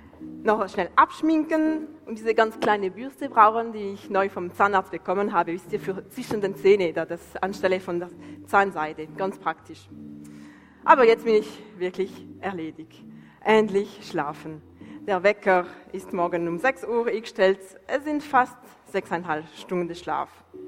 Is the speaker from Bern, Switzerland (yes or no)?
no; Valais, Switzerland; Wir sind beide im Unterwallis aufgewachsen